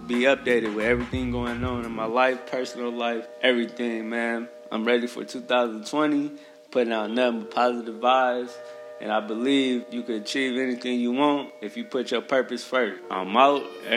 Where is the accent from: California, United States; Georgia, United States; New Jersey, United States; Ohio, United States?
Ohio, United States; Sandusky; Shout out to the city of Sandusky. Over the summer, I was working on a project with my hometown and a city official about putting art murals on bus stops in the city.